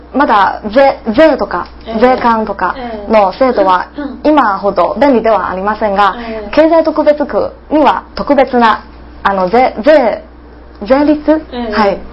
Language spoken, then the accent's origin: Japanese; Guangdong, China; Japanese is a second language; now in Japan; はい、広東省出身です。